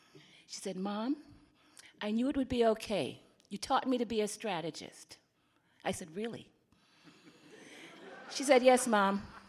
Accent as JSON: {"language": "English", "country": "Jamaica", "said": "I finally understood, as a Jamaican, some of the little interpersonal stuff with people who looked just like me."}